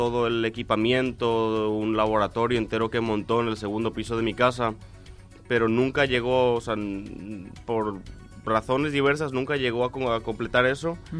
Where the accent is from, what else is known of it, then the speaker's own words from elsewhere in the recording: Paraguay; moved away as an adult; Nosotros, o sea, todos los hijos que nacimos acá en Paraguay, al terminar el colegio fuimos a estudiar fuera.